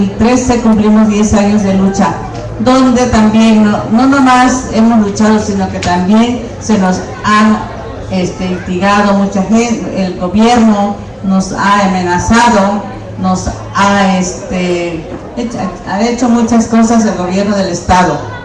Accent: Guerrero, Mexico; vengo del CECOP, del estado de Guerrero.

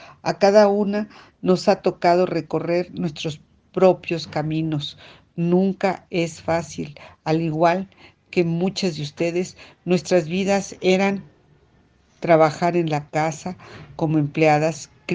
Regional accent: Mexico; Somos mujeres de México, diversas, que tenemos familiares desaparecidos

